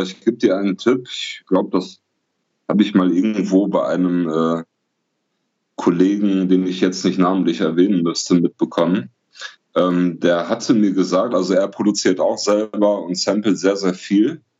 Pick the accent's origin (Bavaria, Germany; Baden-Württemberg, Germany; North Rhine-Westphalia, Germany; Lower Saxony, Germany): North Rhine-Westphalia, Germany; Oberhausen; born there; also born or lived in Bottrop / Straelen; ich bin hier in Oberhausen geboren, habe 8 Jahre in Bottrop gelebt und habe dann sehr, sehr lange an der Grenze zu Holland in Strahlen gelebt.